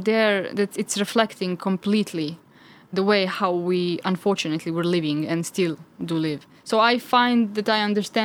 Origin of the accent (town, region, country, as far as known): Belgrade, Serbia; English is a second language